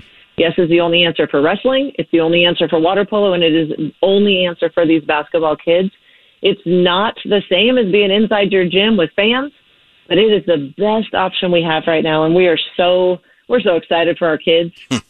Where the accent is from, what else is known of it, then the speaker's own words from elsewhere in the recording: Puyallup, Washington, United States; The Puyallup community, I am from Puyallup originally, and tell you, they know how to do community right.